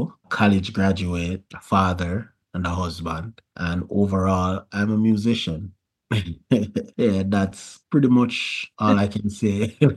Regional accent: Kingston, Jamaica; also born or lived in St. Andrew; now in Edmonton, Canada; I'm Jamaican born, but living now in Edmonton, Alberta. I was born and raised in Kingston 20, then moved to Upper St. Andrew, then east northern side of St. Andrew in my teenage years, then back to Kingston 20

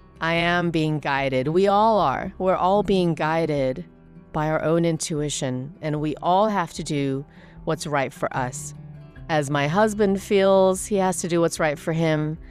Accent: Germany; also born or lived in England; So as I grew up in Germany and England, we would drive to Germany and East Germany and drive through the entrance, one of the entrances by the Berlin Wall

